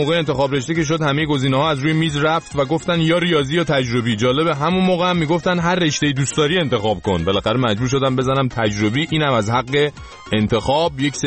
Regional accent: Iran; ما ایرانیام

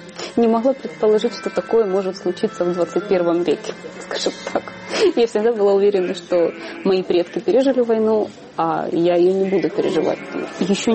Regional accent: Donetsk, Donetsk Oblast, Ukraine; now in Kyiv, Ukraine; Два года назад, будучи врачом интерном в родном городе Донецке

